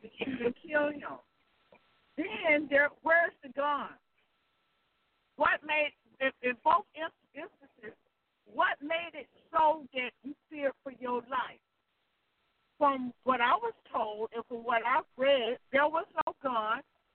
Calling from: Heathrow, Florida, United States; I'm calling from Heathrow, Florida.

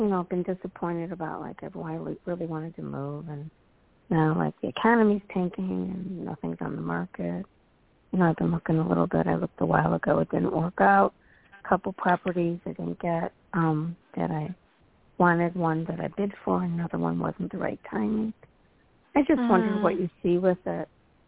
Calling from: Illinois, United States; from Illinois.

